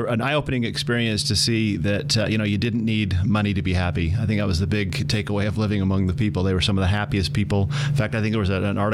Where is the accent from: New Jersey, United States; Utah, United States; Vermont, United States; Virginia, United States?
Utah, United States; Salt Lake City; Yeah, born and raised right here in Salt Lake City. So I went to school here, college here, and lived here my whole life.